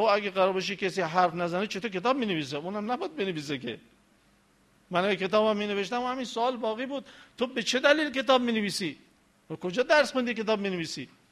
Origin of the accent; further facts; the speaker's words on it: Mazandaran, Iran; گفتم ببخشید من مازندرانیم